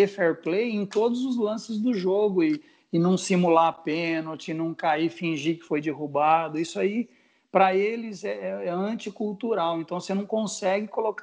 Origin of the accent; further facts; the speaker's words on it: Franca, São Paulo, Brazil; eu fui criado no interior, em Franca, perto de Ribeirão Preto. Cresci jogando futebol na várzea, futebol de rua.